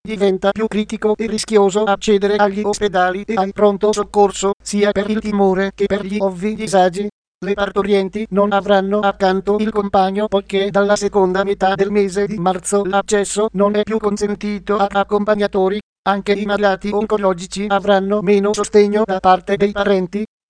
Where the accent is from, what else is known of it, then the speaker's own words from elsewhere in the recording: Brescia, Lombardy, Italy; Sono nata e cresciuta a Brescia, dove da sempre vivo, lavoro e scrivo.